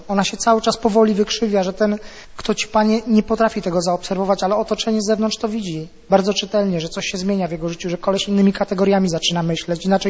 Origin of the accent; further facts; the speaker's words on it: Katowice, Silesian Voivodeship, Poland; Przykładowo, ja z Katowic pochodzę